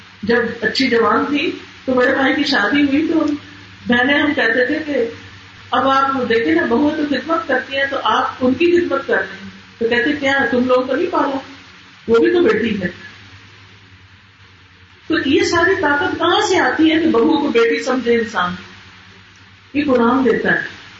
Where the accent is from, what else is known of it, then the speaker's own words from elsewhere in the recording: Sargodha, Punjab, Pakistan; تو سارے بہن بھائی جو سیم میں ہم سوتے تھے, سرگودا کے رہنے والے, گرمیوں کے موسم میں کمرے کے اندر نہیں باہر سے چارپائیاں لگی